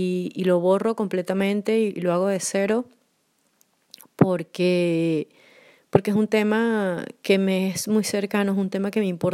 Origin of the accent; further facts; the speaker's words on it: Caracas, Capital District, Venezuela; now in Poland; soy caraqueña de Venezuela y vivo en Polonia desde hace casi 2 años.